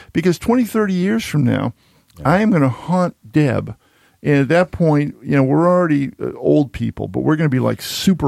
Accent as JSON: {"language": "English", "town": "Boston", "region": "Massachusetts", "country": "United States", "tie": "born or raised there", "said": "I grew up in Boston."}